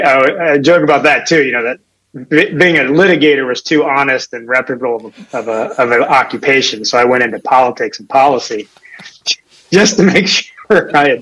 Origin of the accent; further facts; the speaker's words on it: Ohio, United States; I'm not. I grew up in Ohio, so a different kind of football intensity.